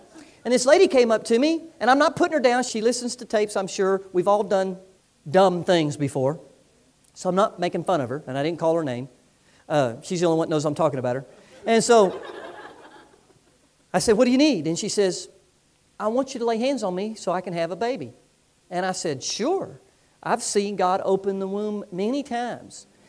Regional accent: Orlando, Florida, United States; I grew up in Orlando, Florida, and we grew up in the orange groves.

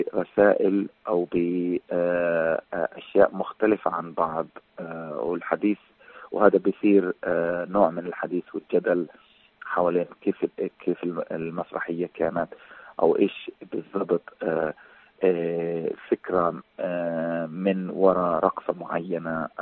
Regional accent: Palestine; now in Europe; الآن إحنا كفنانين فلسطينيين أو فنانين عرب يعني بشكل أو بآخر في أوروبا

